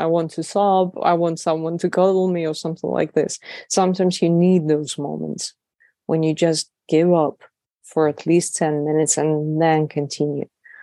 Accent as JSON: {"language": "English", "region": "Istanbul", "country": "Turkey", "tie": "born or raised there", "second_language": "English", "said": "I'm not originally from Ukraine. I grew up in Turkey, in Istanbul."}